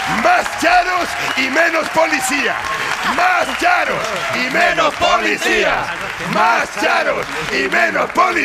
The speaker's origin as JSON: {"language": "Spanish", "town": "Granadilla", "region": "Canary Islands", "country": "Spain", "said": "está llegando a Canarias, está llegando a mi pueblo. Yo soy de Granadilla."}